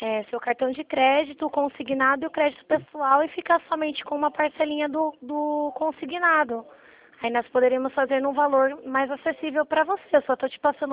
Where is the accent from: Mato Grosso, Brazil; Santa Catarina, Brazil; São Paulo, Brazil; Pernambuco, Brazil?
São Paulo, Brazil; Eu sou daqui do estado de São Paulo, na verdade